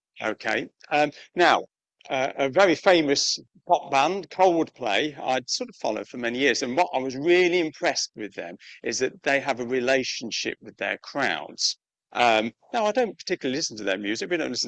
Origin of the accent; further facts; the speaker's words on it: Leicester, East Midlands, United Kingdom; I'm from Leicester and my family's still from Leicester